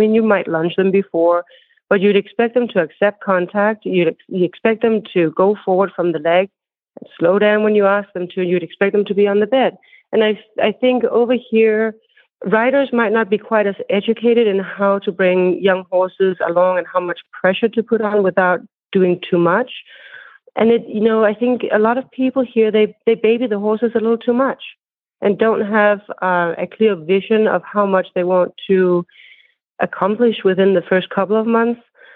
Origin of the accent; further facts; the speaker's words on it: Denmark; moved away as an adult; now in United States; Yeah, so I grew up in Denmark and have been riding there my entire life. Came over here in 2001, I think.